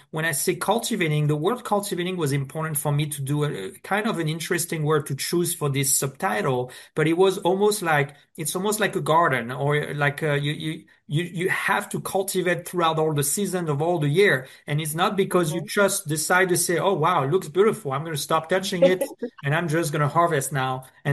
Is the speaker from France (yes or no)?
yes; France; English is a second language; when I'm just a kid growing up in France